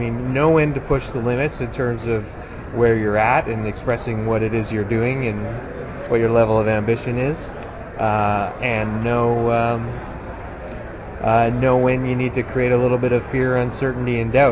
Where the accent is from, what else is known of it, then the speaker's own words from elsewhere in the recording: Canada; But the advantages about being Canadian are we have this weird ability, pathological ability, to focus and get stuff done